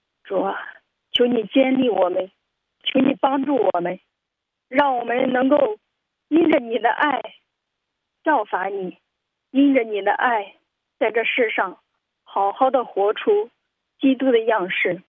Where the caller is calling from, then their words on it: Jiangsu, China; 我是江苏的